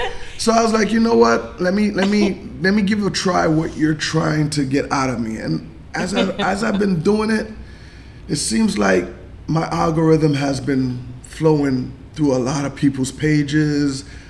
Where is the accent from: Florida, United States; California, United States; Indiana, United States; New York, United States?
New York, United States; New York City; I was raised and born in St. Luke's Hospital. I grew up there in New York, Manhattan to be exact.